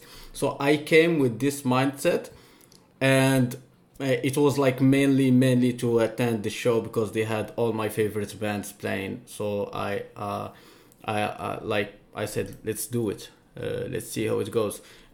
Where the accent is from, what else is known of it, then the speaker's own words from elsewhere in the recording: Morocco; English is a second language; moved away as an adult; now in Brazil; I'm from Morocco, and I first came to Brazil in 2013.